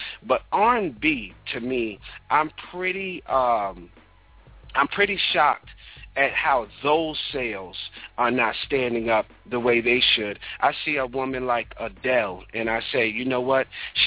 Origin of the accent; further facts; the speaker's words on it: New York, United States; Soul music was playing all throughout my house growing up in New York every day.